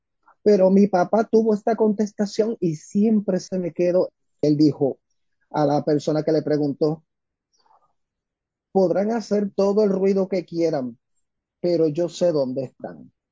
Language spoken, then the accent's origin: Spanish; Ponce, Puerto Rico; Soy de Ponce, Puerto Rico. Soy católico y soy gay.